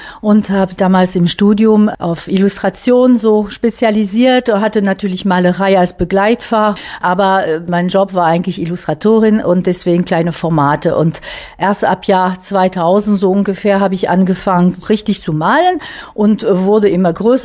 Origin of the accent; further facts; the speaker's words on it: France; Ich liebe auch Impressionismus, das ist auch meine Wiege, muss ich sagen, als Französin.